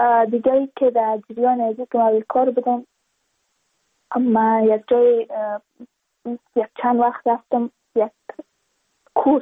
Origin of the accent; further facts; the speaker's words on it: Badakhshan, Afghanistan; چون ما از بدخشان هستیم